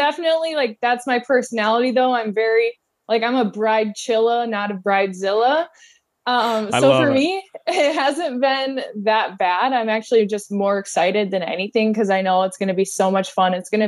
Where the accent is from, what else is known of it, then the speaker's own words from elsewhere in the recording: Michigan, United States; now in Metro Detroit, United States; Yeah, so I'm from Northern Michigan, kind of like the middle of nowhere. And then I moved downstate. So I live in Metro Detroit.